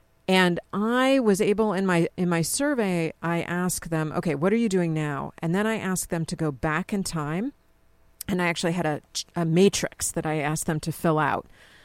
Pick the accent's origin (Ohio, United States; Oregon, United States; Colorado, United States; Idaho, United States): Colorado, United States; I'm from Colorado.